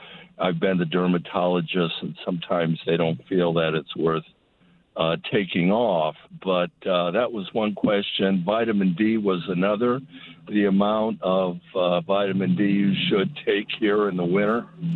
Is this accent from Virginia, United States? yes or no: no; Arizona, United States; moved away as an adult; I grew up in Arizona from age 5, and I left about when I was about 54. Anyway, nobody ever talked about sunscreen when I was a kid. So numerous sunburns, which you just wrote off as what it was like to live in Phoenix.